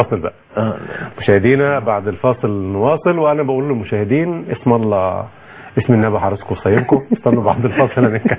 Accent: Egypt; إحنا كمصريين أو كمسلمين

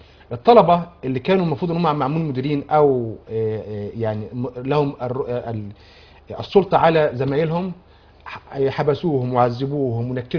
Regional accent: Egypt; انا مصري لكن محب للجزائري، محب للسعودي

